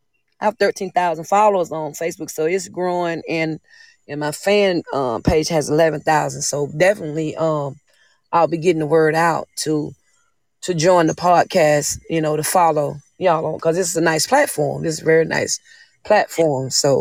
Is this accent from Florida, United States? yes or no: yes; Hardaway, Florida, United States; I'm from Hardaway, Florida, so I had to just throw one in for the home team, you feel me?